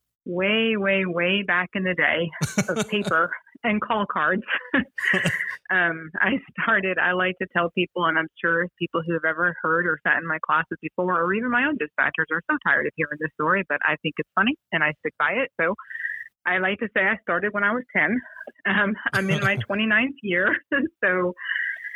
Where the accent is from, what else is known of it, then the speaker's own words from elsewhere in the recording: New York, United States; But I am originally from New York, born and raised. And so I went back home to New York in 96